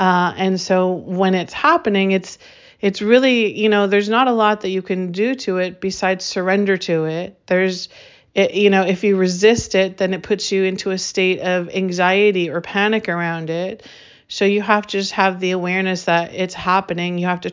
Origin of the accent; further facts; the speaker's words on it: Saskatchewan, Canada; moved away; Funny because I was born in Saskatchewan and raised in Saskatchewan, which truly is cold.